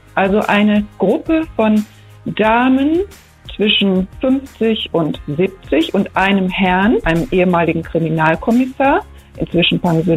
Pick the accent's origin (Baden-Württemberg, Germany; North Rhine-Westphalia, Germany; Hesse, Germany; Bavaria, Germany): North Rhine-Westphalia, Germany; Ich komme ja aus dem Bergischen Land. Da haben wir eine ganz andere Umgebung.